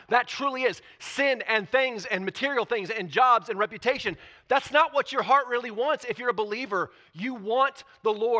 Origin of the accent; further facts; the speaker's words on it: Bolivar, Missouri, United States; now in Springfield, United States; I grew up in Bolivar. I was going to live in Bolivar the rest of my life. I love Bolivar.